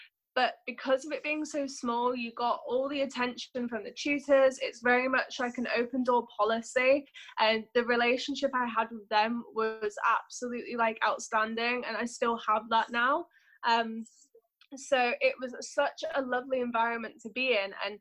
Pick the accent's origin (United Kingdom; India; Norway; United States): United Kingdom; Yorkshire and the Humber; also born or lived in Birmingham; I'm originally from Birmingham, but I literally lived in Birmingham for a few years once I was born, and then Yorkshire's been where I've always been placed.